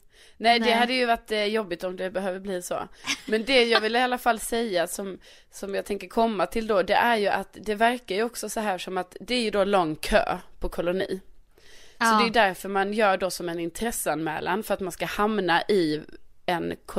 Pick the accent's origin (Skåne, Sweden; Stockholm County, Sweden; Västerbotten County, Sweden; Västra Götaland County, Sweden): Skåne, Sweden; men jag är ju ändå från Skåne och vi råkar ju ha en egen flagga